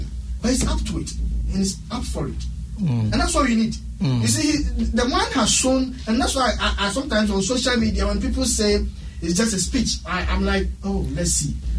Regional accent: Ghana; That pride of, yes, I'm a Ghanaian, will set in.

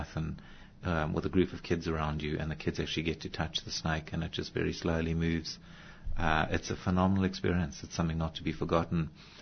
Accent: South Africa; I grew up in South Africa with a bedroom full of weird and wonderful creatures, including a number of snakes.

